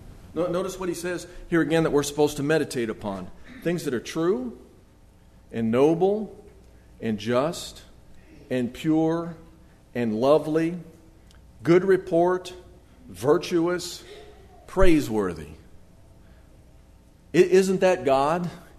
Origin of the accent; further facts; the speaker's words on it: Chicago, Illinois, United States; also born or lived in Hartsville; Now, I grew up in Chicago, so I don't know, have a lot of firsthand information about this, but I did live in Hartsville for a while